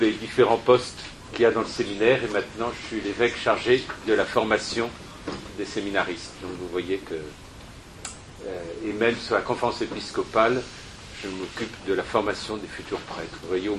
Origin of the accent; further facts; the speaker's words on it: Paris, Île-de-France, France; je suis un Parisien, prêtre à Paris depuis 1984, donc ça fait 33 ans, presque 34